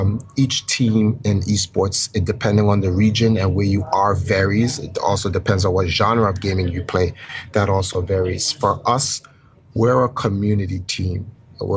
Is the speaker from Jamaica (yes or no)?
yes; Jamaica; moved away; Well, it's a different thing because we're immigrants from Jamaica. So when my parents brought me here, my father was always working.